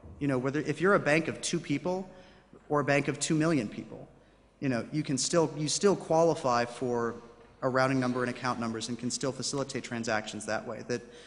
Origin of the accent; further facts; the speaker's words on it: Grand Rapids, Michigan, United States; Another example I heard of this was in my hometown in Grand Rapids, Michigan, a bar, which is actually very popular right now